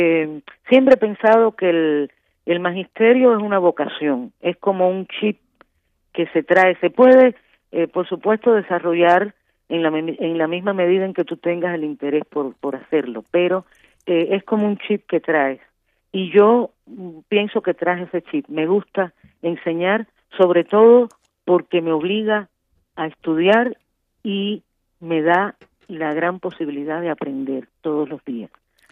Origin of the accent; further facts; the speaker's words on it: Cuba; Un saludo para mi pueblo cubano. Un beso grande.